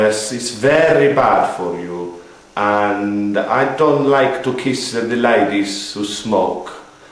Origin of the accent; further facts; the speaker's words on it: Rome, Lazio, Italy; English is a second language; now in Leeds, United Kingdom; I am 45 years old and I am from Roma in Italy, but I live in Leeds now.